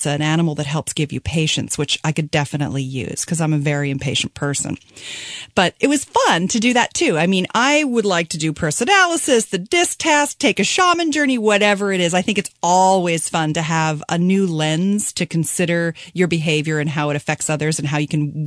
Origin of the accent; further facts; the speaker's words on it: California, United States; You know, I'm a Californian, Sean, so you know that I do kooky stuff.